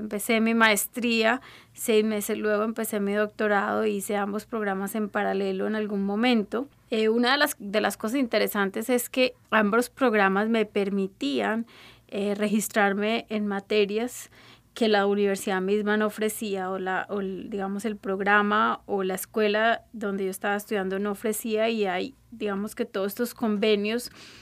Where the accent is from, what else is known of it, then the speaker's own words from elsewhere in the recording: Colombia; como colombiana, habiendo hecho mi pregrado en la Universidad en Colombia de Ingeniería de Sistemas, fue un cambio cultural bastante grande al que me tuve que acomodar